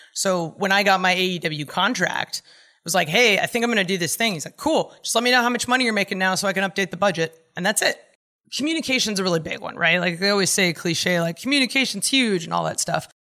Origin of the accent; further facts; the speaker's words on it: California, United States; moved away; I grew up in California and I moved away, so that should tell you something.